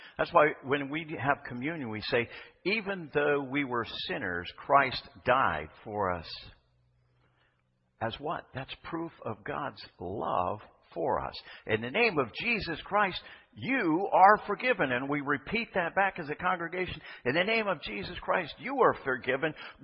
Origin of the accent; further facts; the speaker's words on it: South Dakota, United States; Now, I'm not a true Southern. I'm from South Dakota, but I do try to borrow the vernacular and say y'all and all y'all.